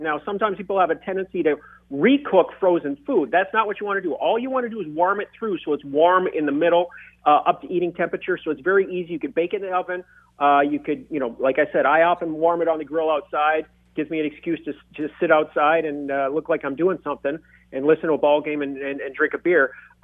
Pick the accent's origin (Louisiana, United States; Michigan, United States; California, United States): Michigan, United States; Marquette; I'm born and raised in Marquette, Michigan. Maybe you can sense it in my voice a little bit.